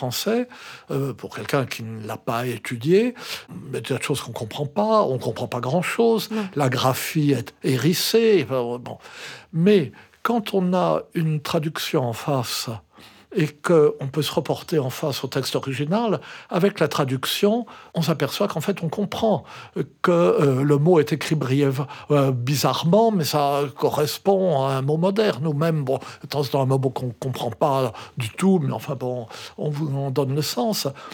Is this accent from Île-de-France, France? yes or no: no; Lyon, Auvergne-Rhône-Alpes, France; Et j'ai passé toute mon enfance à Lyon.